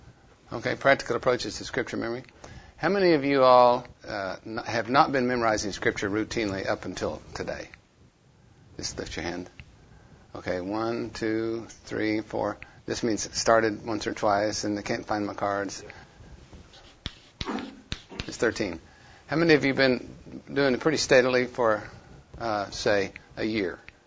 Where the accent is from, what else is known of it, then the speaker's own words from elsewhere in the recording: Chickasha, Oklahoma, United States; I grew up in Chickasha, and I learned how to do that.